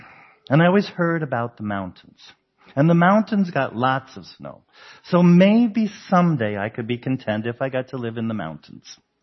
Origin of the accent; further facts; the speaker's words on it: Denver, Colorado, United States; We grew up in Denver.